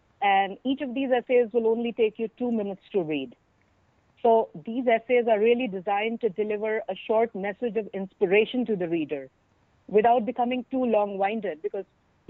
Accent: New Delhi, Delhi, India; now in Herndon, United States; I actually live in Virginia, in a very scenic place called Herndon with my husband. And originally, I come from New Delhi in India.

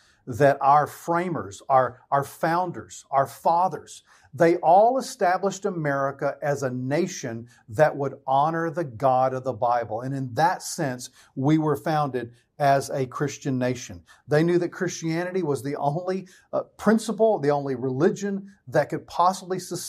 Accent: United States; If you're like most Americans, and if you're like me, you love your country. I love being an American.

